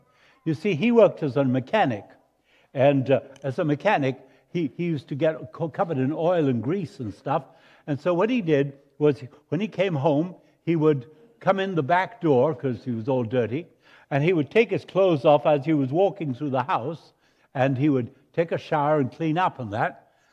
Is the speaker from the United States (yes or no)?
no; Montevideo, Uruguay; born there; accent: Spanish; English is a second language; I came to Christ in Buenos Aires, Argentina. I was born in Uruguay, Montevideo. I speak Spanish and English with an accent.